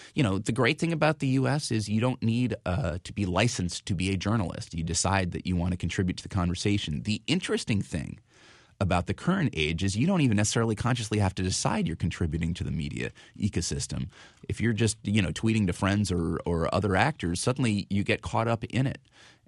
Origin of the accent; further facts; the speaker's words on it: California, United States; You know, I'm from Southern California.